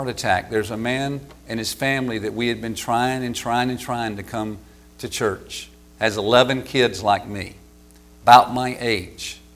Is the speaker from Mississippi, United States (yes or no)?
no; South Carolina, United States; Okay, and I'm from South Carolina. I know what big surges does to Myrtle Beach and stuff.